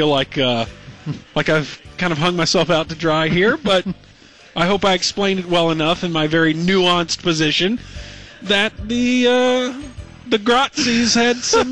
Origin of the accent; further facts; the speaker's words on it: Deep South, United States; I grew up in the Deep South